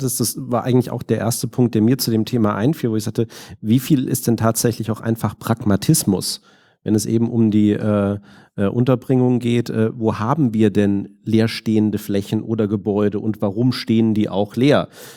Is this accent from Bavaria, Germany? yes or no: no; Düsseldorf, North Rhine-Westphalia, Germany; Gut, ich komme jetzt aus Düsseldorf